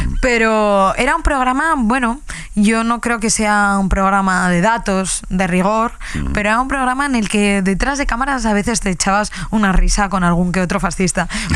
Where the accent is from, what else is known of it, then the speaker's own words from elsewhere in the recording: Salamanca, Castile and León, Spain; A mí me encantaría, ¿eh? Yo soy fiel patriota de mi tierra.